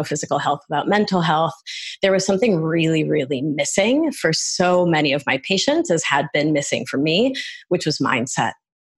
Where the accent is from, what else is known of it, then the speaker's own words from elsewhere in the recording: Argentina; I'm from Argentina and my mom, I couldn't tolerate cow's milk. And so she would drive 4 hours to Buenos Aires to buy soy milk.